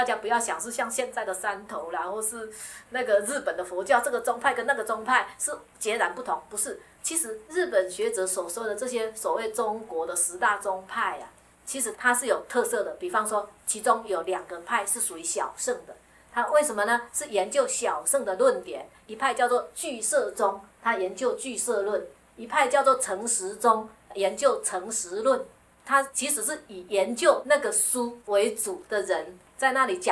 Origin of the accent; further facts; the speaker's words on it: Taiwan; 现在我们台湾人也不陌生了